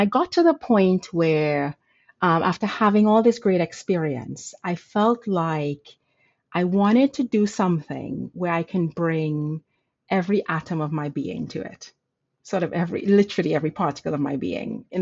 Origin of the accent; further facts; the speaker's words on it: Trinidad & Tobago; now in United States; So on a personal side, so I was born and raised in the Caribbean. You may hear the accent. So proud Trinidadian.